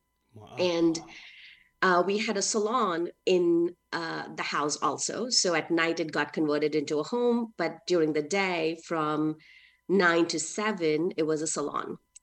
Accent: Mumbai, Maharashtra, India; I grew up in Bombay in India, which is now called as Mumbai. I grew up a very humble beginning on the streets of Mumbai, literally, with no bathrooms

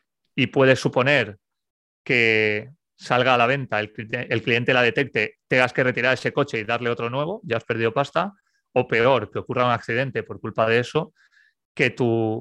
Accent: Almussafes, Valencian Community, Spain; Yo soy de un pueblo que está a 20 kilómetros al sur de Valencia, que se llama Almusafes

